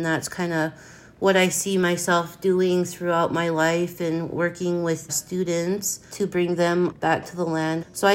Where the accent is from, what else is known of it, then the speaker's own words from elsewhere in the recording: Montana, United States; I am from the Blackfeet Nation, born and raised. I grew up on my family ranch, where I'm currently doing this interview from.